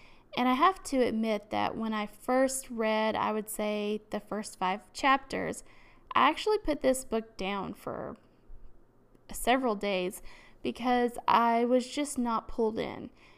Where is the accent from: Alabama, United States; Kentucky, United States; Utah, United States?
Alabama, United States; I am from Alabama, and football is a very big thing here.